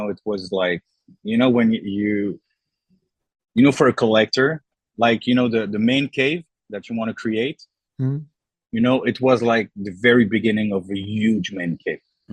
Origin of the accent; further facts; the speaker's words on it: Brussels, Belgium; English is a second language; now in Greece; No, I'm actually from Brussels, Belgium.